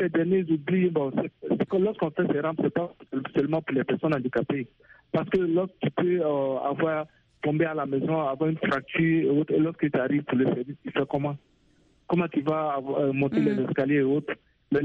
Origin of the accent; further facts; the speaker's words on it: Burkina Faso; Bon, chez nous, au Burkina Faso, il faut dire que la loi existe depuis 2012.